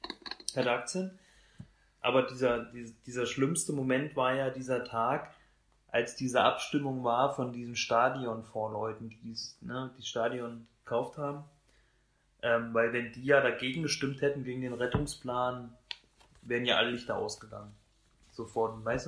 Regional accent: Hesse, Germany; wir kommen ja aus Nordhessen

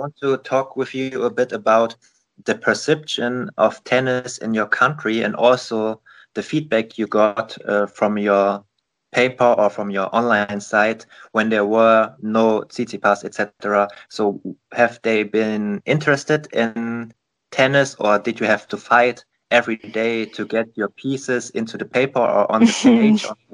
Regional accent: Germany; English is a second language; I'm from Germany

